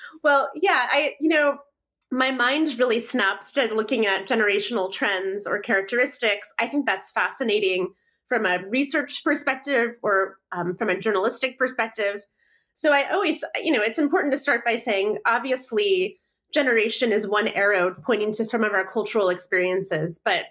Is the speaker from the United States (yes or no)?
yes; Bible Belt, United States; now in Seattle, United States; I mean, I grew up in the Bible Belt